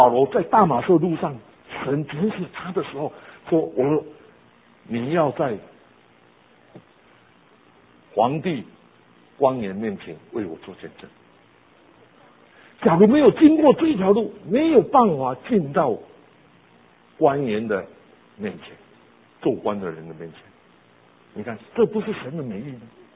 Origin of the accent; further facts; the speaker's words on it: Taiwan; 我是一个台湾人，但是进到学生的工作都要讲国语